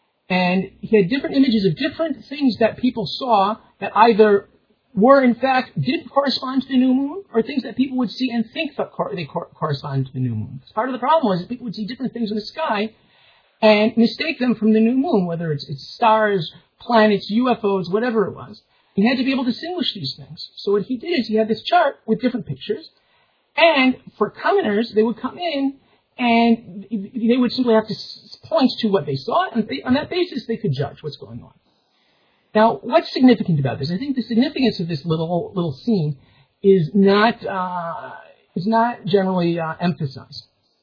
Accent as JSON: {"language": "English", "town": "Manhattan", "region": "New York", "country": "United States", "tie": "born or raised there", "said": "I mean, I grew up in Manhattan. I didn't even know there were stars outside the planetarium until I was maybe 10, right?"}